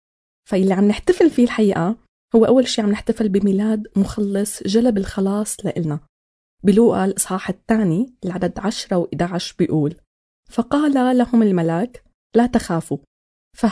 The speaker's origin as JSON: {"language": "Arabic", "country": "Syria", "said": "فبواقعنا كسوريين أكيد في تعب، في ألم، في فقدان وضغط يومي"}